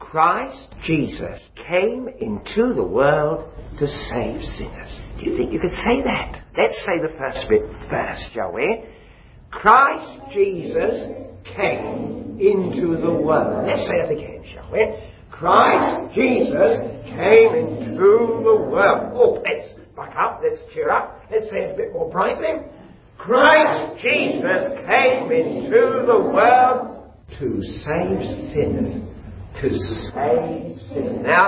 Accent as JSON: {"language": "English", "region": "London", "country": "United Kingdom", "tie": "born or raised there", "lives_now": "Scotland, United Kingdom", "said": "You see, I come from Britain, and I live in Scotland. I haven't got a Scots accent, have I? That's because I was born in London."}